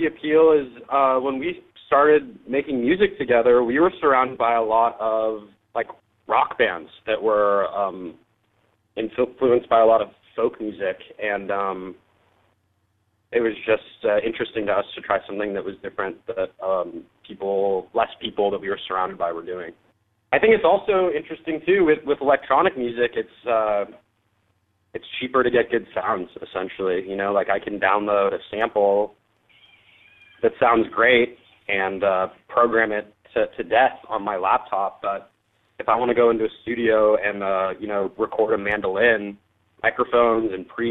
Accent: Los Angeles, California, United States; Well, the cool thing about us is we're from Los Angeles.

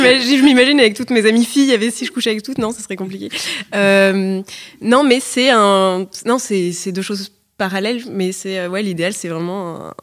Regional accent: Paris, Île-de-France, France; je suis née, grandie à Paris

